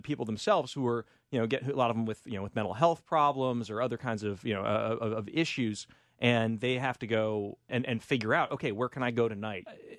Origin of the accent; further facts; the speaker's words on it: California, United States; I'm Californian.